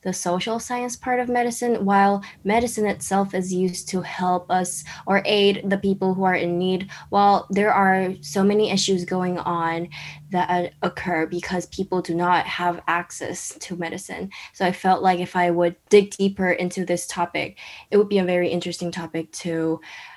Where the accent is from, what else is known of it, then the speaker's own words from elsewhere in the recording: South Korea; from Emma Alert School, and I'm a junior here, and I'm from South Korea.